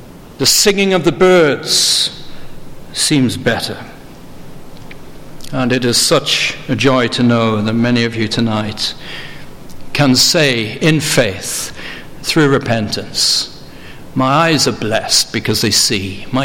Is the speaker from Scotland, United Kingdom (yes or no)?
no; Wales, United Kingdom; it's a hymn that I grew up with in Wales